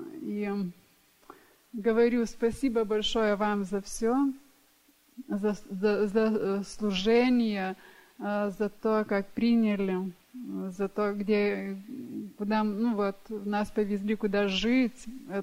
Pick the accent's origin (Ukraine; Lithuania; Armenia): Lithuania; Я из Литвы. Мы прилетели с мужем.